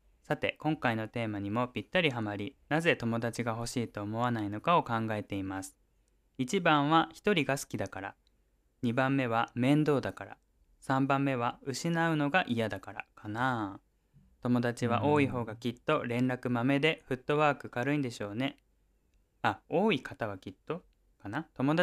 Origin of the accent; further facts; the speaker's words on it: Tokyo, Japan; moved away; 東京出身で数年前に地方に移住しました。東京の地元に帰省するときはだいたい2泊3日で行くのですが